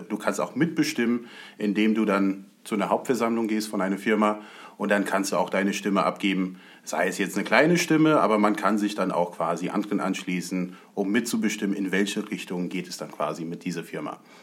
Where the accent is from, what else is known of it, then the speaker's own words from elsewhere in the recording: United States; Und zwar in den USA. Dort bin ich aufgewachsen und hatte mit 16 schon